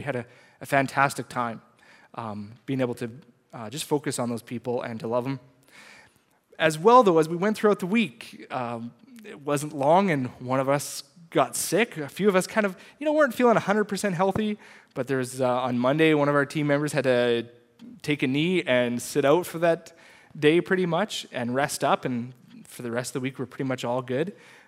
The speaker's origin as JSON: {"language": "English", "town": "Lloydminster", "country": "Canada", "tie": "born or raised there", "said": "I grew up in Lloydminster."}